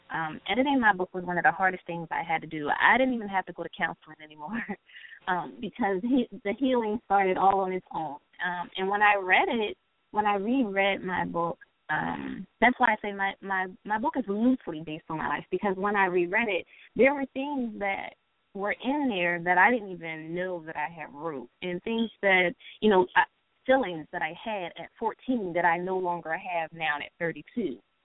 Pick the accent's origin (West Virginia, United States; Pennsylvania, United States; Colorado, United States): Pennsylvania, United States; Philadelphia; I talk about the different issues that plagued me as a teen growing up in Philadelphia.